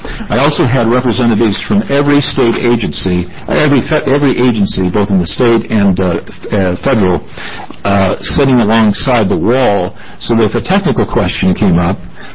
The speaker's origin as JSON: {"language": "English", "town": "Redmond", "region": "Oregon", "country": "United States", "tie": "born or raised there", "said": "You might be interested to know that I grew up, spent my childhood in the 40s and 50s in a timber town. Redmond, Oregon was a timber town in those days."}